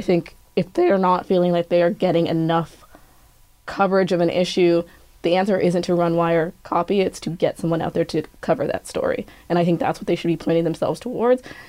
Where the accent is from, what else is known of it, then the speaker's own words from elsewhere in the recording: Kenya; so I'm Kenyan and I sometimes check news from back home. Most of the websites for our biggest newspapers look exactly like the websites I check for Kenyan news back home.